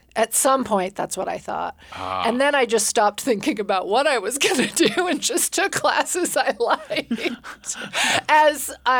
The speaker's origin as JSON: {"language": "English", "town": "Gustavus", "region": "Alaska", "country": "United States", "tie": "born or raised there", "said": "I grew up in Gustavus, and I went to college in Northern California"}